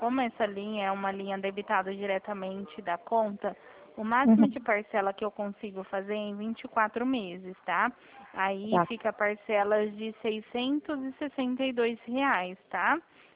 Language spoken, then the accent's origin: Portuguese; São Paulo, Brazil; Eu sou aqui do estado de São Paulo. Então aqui tá mais calor.